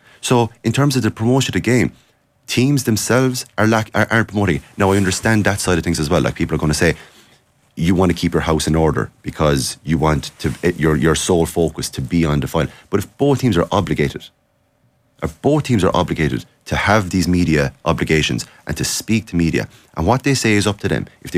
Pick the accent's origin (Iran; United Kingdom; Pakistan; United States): United Kingdom; Northern Ireland; I'm from Ulster.